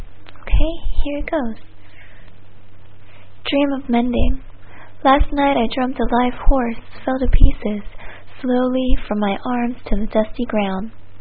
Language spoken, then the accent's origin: English; Homestead, Florida, United States; I'm from Homestead, Florida.